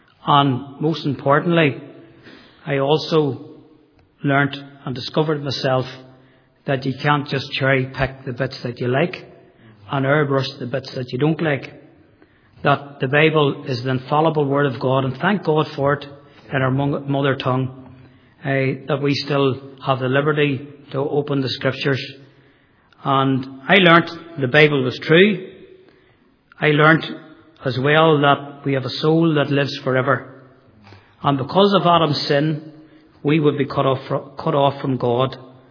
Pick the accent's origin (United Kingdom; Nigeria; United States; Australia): United Kingdom; Armagh, Northern Ireland; I'm from Armagh. And not to give my age away too much, I was born in the 70s.